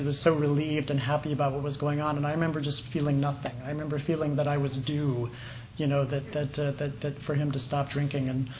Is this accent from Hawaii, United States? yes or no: yes; Hawaii, United States; I grew up in Hawaii. I wanted to be like the popular people. I want to learn how to surf.